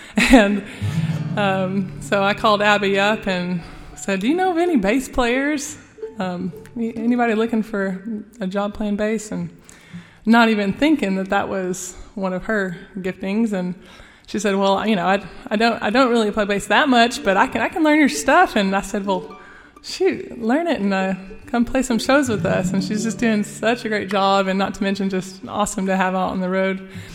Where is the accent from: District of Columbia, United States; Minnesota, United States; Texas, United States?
Texas, United States; We hail from Texas.